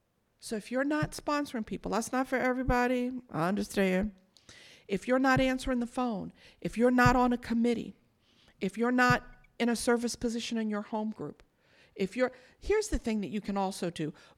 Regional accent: New York City, New York, United States; I'm born and raised in New York City. I'm the third of four girls.

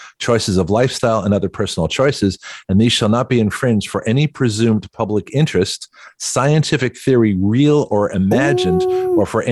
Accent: Toronto, Ontario, Canada; born there; because I was born in Toronto.

